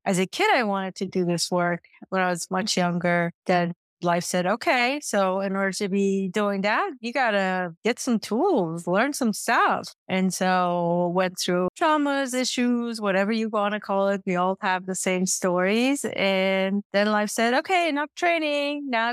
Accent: Iran; Growing up in Iran

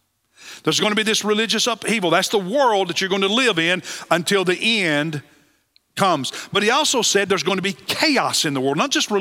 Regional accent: Kentucky, United States; Just this week, earlier this week in my home state of Kentucky, Indiana, Ohio, there were multiple tornadoes

